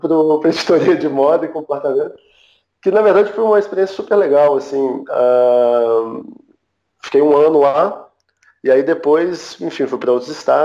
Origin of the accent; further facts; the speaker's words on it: Brasília, Federal District, Brazil; morava em Brasília, sou de Brasília